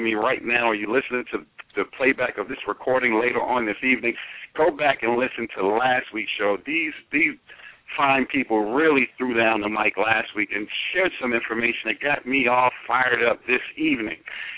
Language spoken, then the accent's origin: English; New York City, New York, United States; I was born in the Bronx while it was the murder capital of the world, the youngest of four children to a single parent